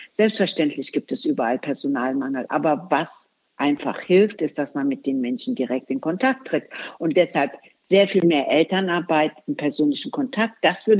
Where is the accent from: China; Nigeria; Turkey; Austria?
Turkey; Istanbul; now in Germany; Und das sage ich ganz ausdrücklich aus der Türkei kommend. Ich bin in Istanbul geboren, ich komme aus diesen Kontexten